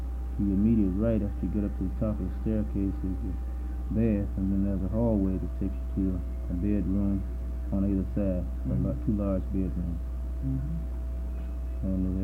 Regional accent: Yazoo City, Mississippi, United States; born there; I was born in Yazoo City, Mississippi. That's in Yazoo County. It's about 60 miles southwest of here.

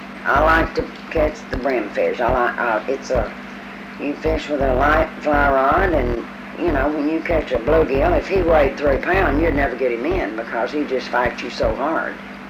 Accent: Mississippi, United States; I was raised near Baldwin.

